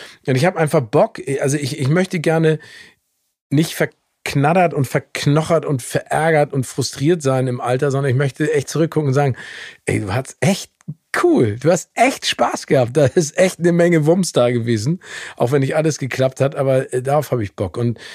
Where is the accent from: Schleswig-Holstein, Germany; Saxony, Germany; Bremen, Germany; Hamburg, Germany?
Hamburg, Germany; also born or lived in United States; Ich bin zum Teil in Amerika und in Hamburg aufgewachsen.